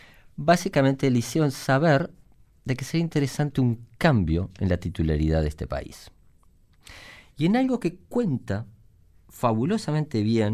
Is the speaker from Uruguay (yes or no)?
yes; Uruguay; en el imaginario colectivo, nosotros los uruguayos que somos tan tolerantes, qué horrible lo que le pasaba en el aeropuerto de Barajas a los urugu